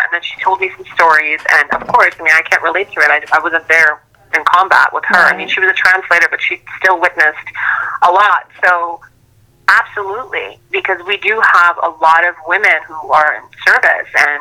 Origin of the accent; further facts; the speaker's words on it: United States; because, you know, I'm an American, I'm very, very patriotic, I'm very grateful to be an American, and very, very happy.